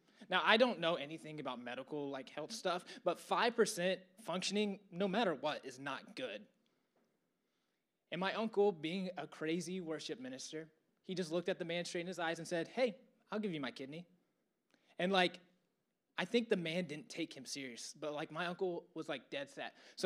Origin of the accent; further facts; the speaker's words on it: Atlanta, Georgia, United States; So obviously, I'm from Atlanta. I love my city.